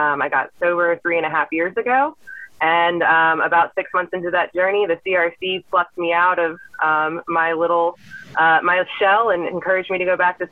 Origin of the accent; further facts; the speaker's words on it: Mobile, Alabama, United States; now in Tuscaloosa, United States; So I'm from Mobile, but I moved around so much through my adolescence and young adulthood that Tuscaloosa is actually the place where I've lived the longest.